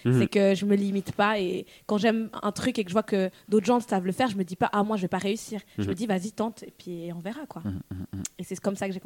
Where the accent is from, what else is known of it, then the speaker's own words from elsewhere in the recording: Lausanne, Vaud, Switzerland; chanteuse de R&B, je viens de Lausanne.